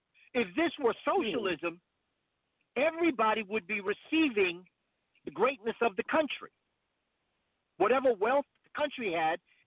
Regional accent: New York City, New York, United States; That's how I grew up in New York City.

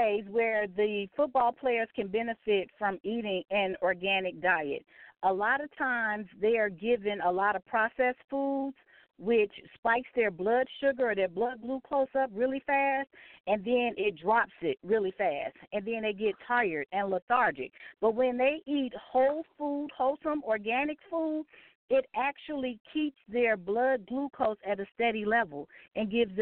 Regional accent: Chicago, Illinois, United States; moved away; I'm originally from Chicago, and there are a plethora of natural food stores and organic restaurants and things like that in that area. And when we moved from Chicago to here, there was nothing available.

